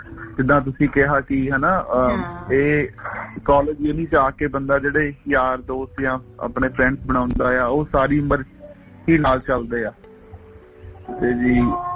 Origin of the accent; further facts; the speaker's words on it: Patiala, Punjab, India; ਮੈਂ ਪਟਿਆਲੇ ਤੋਂ ਹੀ ਆ, ਮੇਨ ਯੂਨੀਵਰਸਿਟੀ ਦੇ ਬਿਲਕੁਲ ਨਾਲ ਆ ਜੀ, ਮੇਰਾ ਫੋਕਲ ਪੁਆਇੰਟ ਪਟਿਆਲਾ, ਪਿੰਡ ਹੈਗਾ ਸਾਡਾ ਅਲੀਪੁਰ।